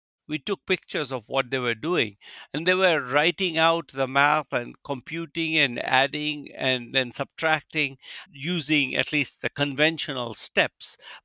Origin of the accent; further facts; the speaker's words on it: India; I grew up in India.